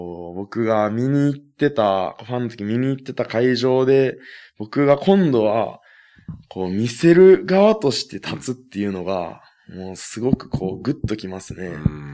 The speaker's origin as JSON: {"language": "Japanese", "region": "Ehime", "country": "Japan", "tie": "born or raised there", "said": "4月24日、金曜日に、愛媛県、僕のふるさとですね。"}